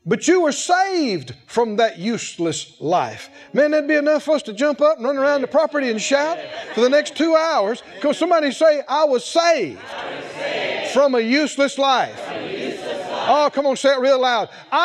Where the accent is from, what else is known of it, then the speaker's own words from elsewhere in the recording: the South, United States; born there; I was born in the South and I was born to … I'm a country boy.